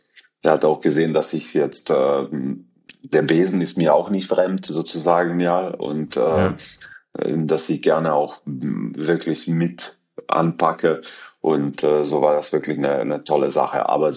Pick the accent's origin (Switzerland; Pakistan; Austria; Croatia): Croatia; first language Croatian; German is a second language; seine Eltern kommen aber aus demselben Ort, wo ich herkomme, aus Kroatien. Er spricht fließend Kroatisch mit meinem Dialekt auch